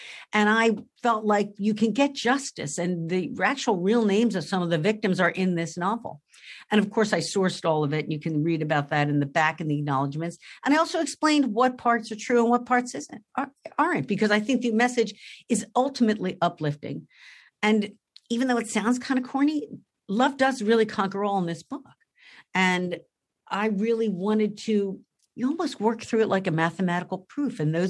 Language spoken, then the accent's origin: English; Philadelphia, Pennsylvania, United States; I grew up in a city. I grew up in Philadelphia at 9th and Wolf in South Philly. You know, it's my block.